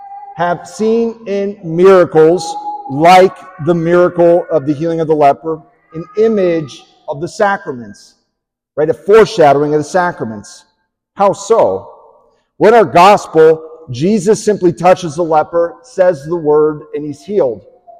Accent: United States; I mean, I'm from Johnson County, right? It's the land of uninspiring modern churches, right?

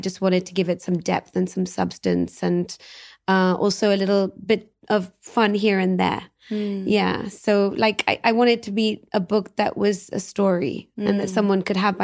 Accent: London, United Kingdom; So I grew up in London and, you know, it was a time when music was really, really fantastic.

